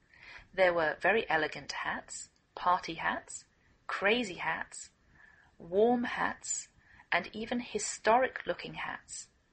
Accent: England, United Kingdom; now in United States

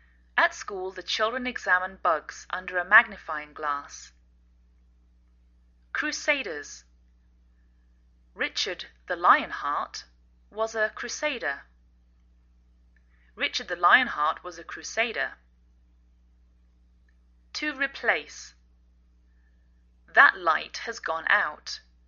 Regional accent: England, United Kingdom; now in United States

